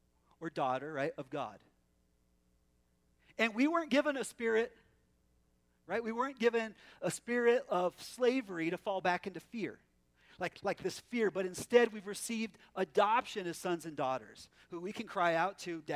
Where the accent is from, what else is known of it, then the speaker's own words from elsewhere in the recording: Prescott Valley, Arizona, United States; And, you know, I'm from Prescott Valley, so I don't speak many different languages